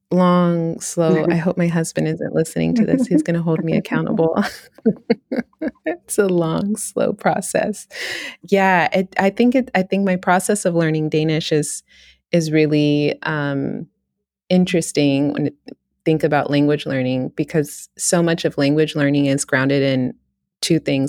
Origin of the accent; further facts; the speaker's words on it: Texas, United States; accent: Texas; I feel similarly, interestingly, with my accent, my like Texas accent. Yeah. I definitely have an American accent.